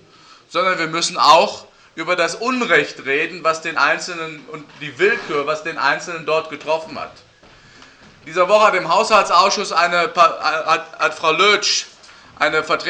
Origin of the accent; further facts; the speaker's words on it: Northern Germany, Germany; ich komme ja nun wirklich aus Norddeutschland